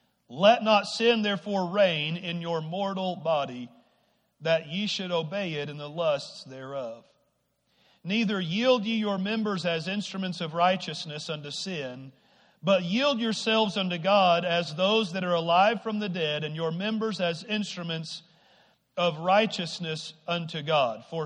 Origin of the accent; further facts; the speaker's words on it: Arkansas, United States; I grew up in Arkansas in a small town of about 800 people. Everybody knew everybody.